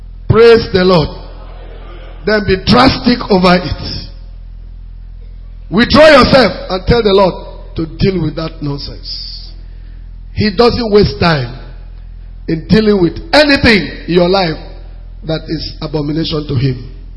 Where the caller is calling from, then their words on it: Cotonou, Littoral, Benin; from Cotonou, Benin Republic